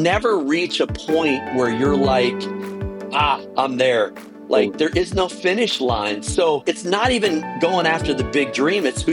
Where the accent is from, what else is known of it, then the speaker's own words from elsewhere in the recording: Chicago, Illinois, United States; also born or lived in Minneapolis / Wisconsin; Well, I'm a Midwest guy, kind of like you.